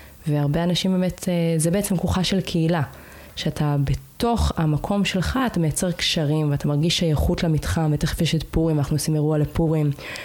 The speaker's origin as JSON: {"language": "Hebrew", "town": "Jaffa", "region": "Tel Aviv District", "country": "Israel", "said": "כי אני לא מכירה את רמת גן, אני מיפו."}